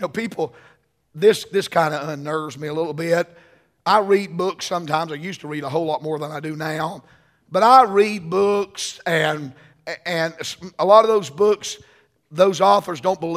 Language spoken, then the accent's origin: English; Kentucky, United States; I said, no, sir, I'm from Kentucky.